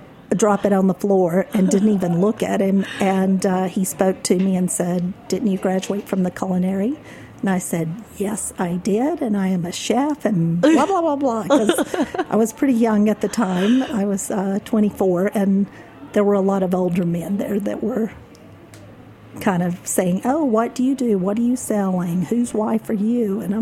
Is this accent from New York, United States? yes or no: no; Alabama, United States; Remember, I'm from Alabama.